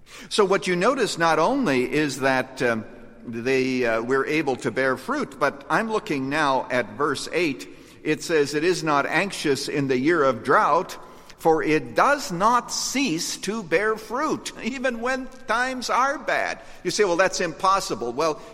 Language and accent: English; Canada; when I was growing up in Canada, it was kind of cold up there.